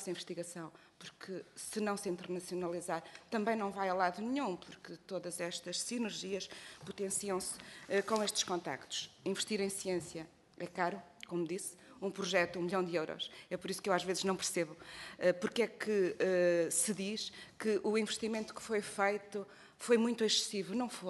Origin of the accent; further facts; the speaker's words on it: Portugal; para mim e para nós todos que somos portugueses e portuguesas